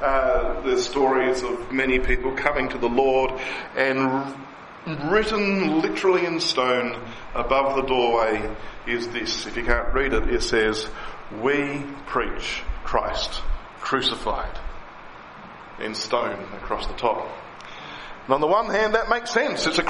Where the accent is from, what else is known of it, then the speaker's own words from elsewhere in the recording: Tasmania, Australia; an old Baptist church that's in my hometown in Tasmania.